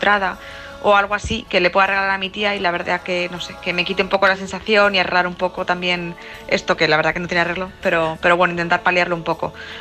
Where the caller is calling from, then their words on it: Madrid, Community of Madrid, Spain; Hola, buenos días.